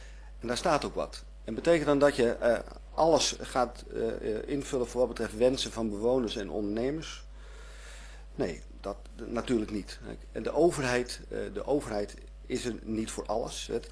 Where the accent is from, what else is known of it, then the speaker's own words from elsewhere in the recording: Haarlem, North Holland, Netherlands; En ooit behoorde Zuid-Schalkwijk, waar ik ben opgegroeid, ook bij onze gemeente.